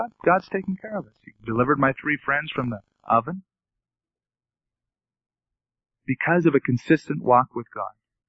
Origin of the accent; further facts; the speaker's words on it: San Francisco, California, United States; I came from San Francisco area and was living at home.